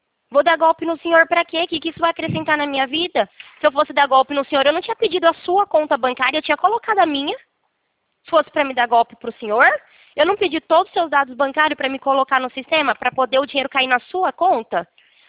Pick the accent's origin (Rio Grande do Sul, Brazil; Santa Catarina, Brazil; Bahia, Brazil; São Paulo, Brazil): São Paulo, Brazil; now in Presidente Prudente, Brazil; nascida e criada em São Paulo